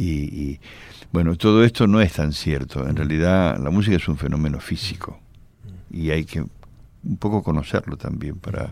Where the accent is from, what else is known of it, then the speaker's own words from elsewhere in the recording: Buenos Aires, Argentina; born there; Yo nací en Buenos Aires.